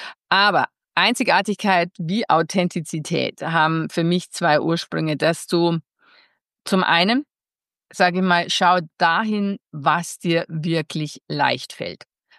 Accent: Passau, Bavaria, Germany; bei der Passauer Presse, wo ich aufgewachsen bin und wo ich mein Handwerk dann gelernt habe.

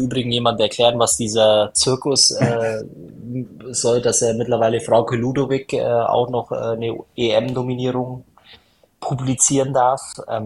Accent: Bavaria, Germany; born there; now in Düsseldorf, Germany

